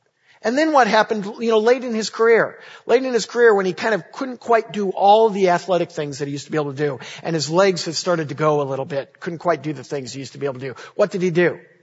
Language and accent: English; Illinois, United States; You know, I've talked before about how I grew up in Illinois. And, you know, growing up in Illinois, I grew up a huge Chicago Bulls fan.